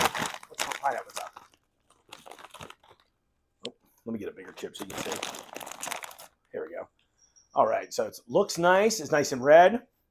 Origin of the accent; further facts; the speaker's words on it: East Coast, United States; That's why I grew up on the East Coast drinking mostly.